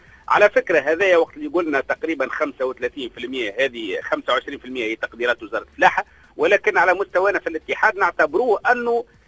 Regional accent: Tunisia; هذه هي تقريبا الوضعيه عندنا في تونس

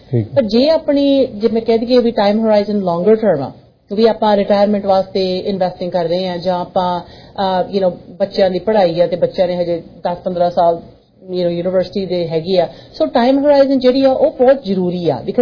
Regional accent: Canada; ਅਸੀਂ ਮੈਂ ਕੈਨੇਡਾ ਦੇ ਵਿੱਚ ਗਰੋ ਅਪ ਹੋਈ ਹਾਂ

